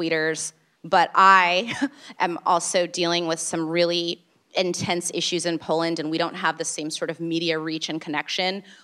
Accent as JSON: {"language": "English", "country": "Saudi Arabia", "tie": "born or raised there", "said": "I grew up in Saudi Arabia"}